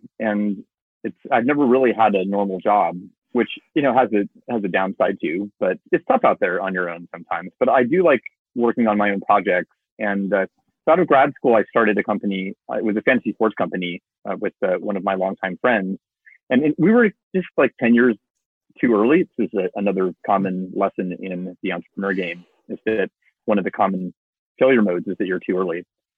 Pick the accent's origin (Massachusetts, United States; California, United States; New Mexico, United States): California, United States; I grew up in Southern California, so it was nice to be back home.